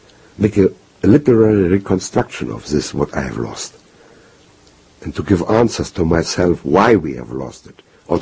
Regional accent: Gdańsk, Pomeranian Voivodeship, Poland; I'm born in Danzig. Yeah. I lost my hometown

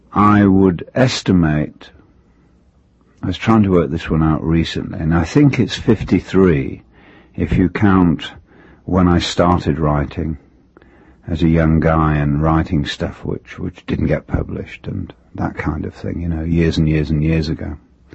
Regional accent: Belfast, Northern Ireland, United Kingdom; also born or lived in England; I was born in England, but my parents broke up when I was literally a baby in arms. So my mother went back to Belfast, to her family, and so I was raised there. All her family were Ulster people, you see.

